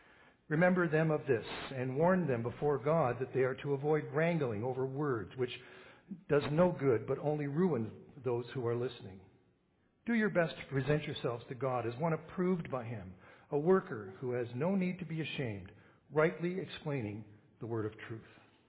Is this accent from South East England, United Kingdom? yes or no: no; Scotland, United Kingdom; accent: Scottish; if I hit the letter R, it goes Glasgow for some reason. So the only way I could get out of my Scottish accent was to go